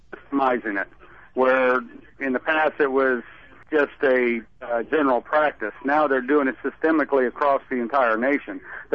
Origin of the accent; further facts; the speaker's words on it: Houston, Texas, United States; I'm from Northeast Houston, which is one of those inner city areas which you're speaking of.